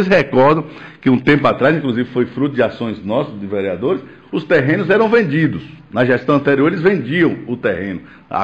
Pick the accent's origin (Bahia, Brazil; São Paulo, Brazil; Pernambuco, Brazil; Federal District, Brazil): Bahia, Brazil; Campo Formoso; a minha cidade, onde eu nasci, onde eu cresci, onde eu crio meus filhos.